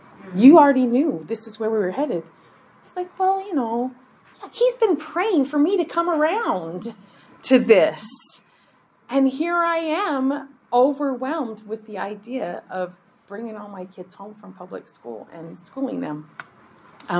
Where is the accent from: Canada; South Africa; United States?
United States; Shelley, Idaho; I'm from Shelley, Idaho, and we live on 3 acres out in the country